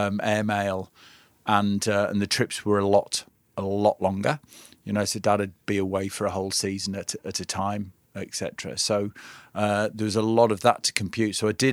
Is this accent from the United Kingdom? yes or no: yes; North West England, United Kingdom; I was raised in the Lake District.